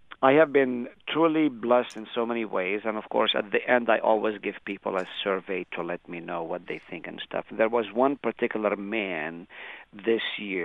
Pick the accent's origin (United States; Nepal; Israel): Israel; Nazareth, Northern District; There's another man from Galilee, from my hometown of Nazareth.